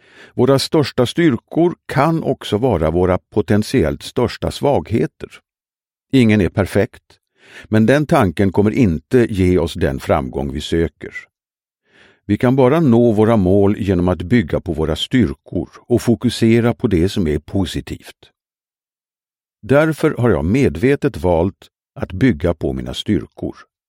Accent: Norrköping, Östergötland, Sweden; Jag föddes 1973 i Norrköping och växte upp med mina föräldrar och tre syskon, varav jag är näst äldst.

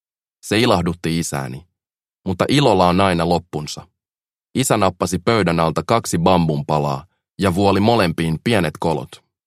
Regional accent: Guinea; born there; first language Pulaar; Finnish is a second language; Synnyin Guineassa, mutta en Guinea-Bassaussa, enkä päivän tasaajan Guineassa. On vielä yksi Guinea, jonka pääkaupunki on Conakry.

